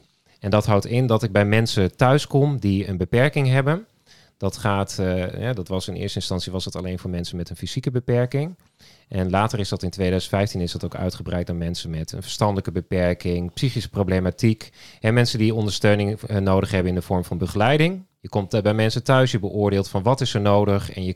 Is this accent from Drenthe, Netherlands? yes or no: yes; Zeijen, Drenthe, Netherlands; Ik kom oorspronkelijk uit Drenthe. Ik ben geboren en getogen in Zeien. Dat is een klein dorpje ten noorden van Assen.